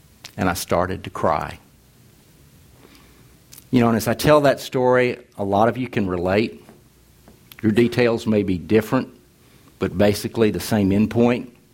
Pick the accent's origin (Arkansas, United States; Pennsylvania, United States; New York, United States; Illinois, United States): Arkansas, United States; And I was raised in the Delta of East Arkansas, grew up in a churched home, and my formative years were the 1960s.